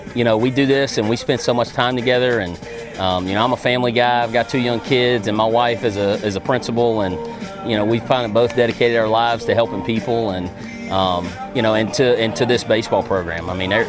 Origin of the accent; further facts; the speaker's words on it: Texas, United States; In West Texas, we're from East Texas, where it's kind of normal, but in West Texas, the wind's blowing every day, maybe 50 miles an hour.